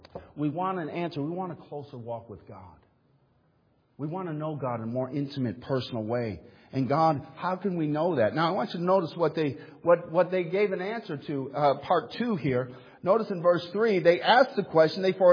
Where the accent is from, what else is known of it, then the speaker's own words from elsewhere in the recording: Midwest, United States; I mean, for me, I'm just, you know, I'm from the Midwest, so that's what gives me the thrill anyway.